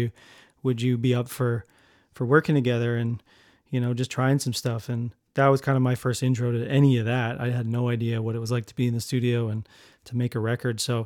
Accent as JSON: {"language": "English", "region": "London", "country": "United Kingdom", "tie": "born or raised there", "said": "I think growing up in London, just, I wanted that community."}